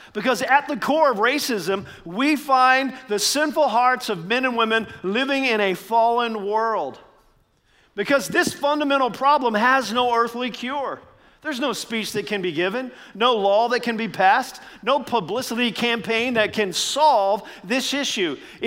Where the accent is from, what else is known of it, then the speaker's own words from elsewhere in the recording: Indiana, United States; from Indiana.